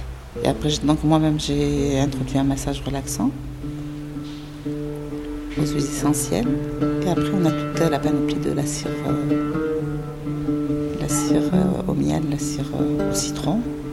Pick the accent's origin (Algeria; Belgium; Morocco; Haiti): Algeria; now in Marseille, France; moi j'ai quitté l'Algérie il y a de cela 12 ans à cause bien évidemment des événements, du terrorisme en fait. Et quand je suis arrivée à Marseille